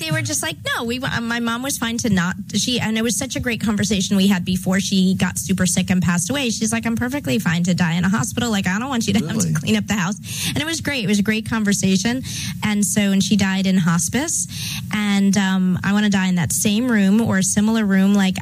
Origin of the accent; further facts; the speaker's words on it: Washington, District of Columbia, United States; born there; Oh, I was born in Washington, D.C., so good to know.